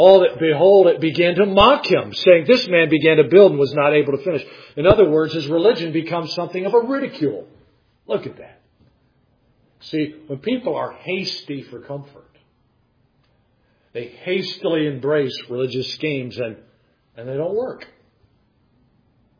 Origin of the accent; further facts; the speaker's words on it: Cleveland, Ohio, United States; I grew up in Cleveland. And we have in Cleveland a terminal tower.